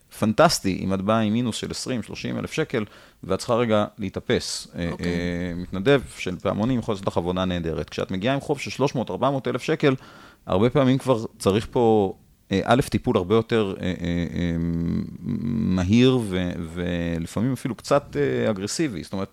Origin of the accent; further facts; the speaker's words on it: Jerusalem, Jerusalem District, Israel; אני ירושלמי